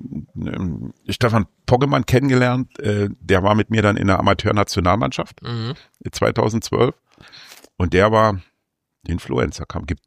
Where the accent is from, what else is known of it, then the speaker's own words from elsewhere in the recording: Weißwasser, Saxony, Germany; ich komme aus Sachsen.